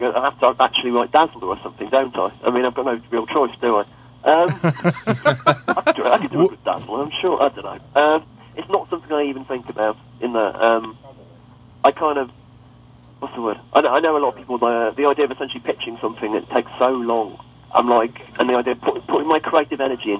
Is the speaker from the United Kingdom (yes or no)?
yes; England, United Kingdom; because, you know, I'm English and swearing.